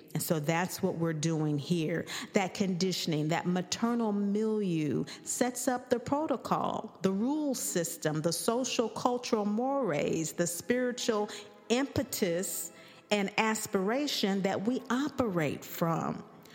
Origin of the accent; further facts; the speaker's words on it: Kansas, United States; from Kansas. I grew up and went to college